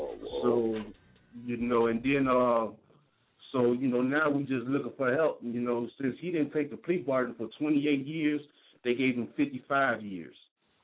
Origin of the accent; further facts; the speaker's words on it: Chicago, Illinois, United States; now in Georgia, United States; I'm from the Chi-Town, you know, north side of Chicago, Rogers Park, you know, Bucktown representative, but right now I reside in Georgia